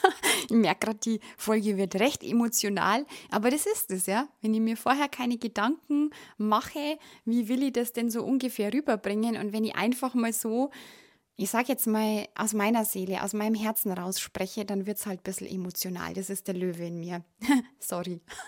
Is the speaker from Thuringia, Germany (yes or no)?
no; Bavaria, Germany; Wirklich Mucksmeiselstaat, sagt man bei uns im Bayerischen Wald.